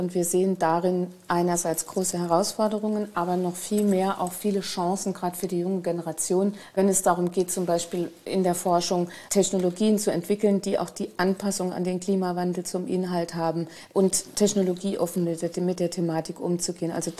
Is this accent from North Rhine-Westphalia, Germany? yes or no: no; Saarland, Germany; Aber sobald man in den ländlichen Raum geht, wo ich ja auch herkomme, ich komme ja aus dem Kreis Merzig-Wadern